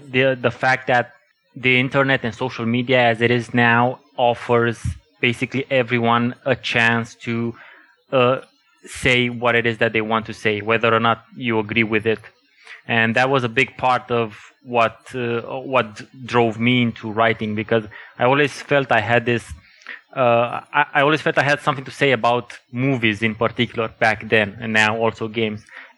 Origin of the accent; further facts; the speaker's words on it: Romania; English is a second language; now in Denmark; I'm originally from Romania. I live now in Denmark, so I moved from East to West.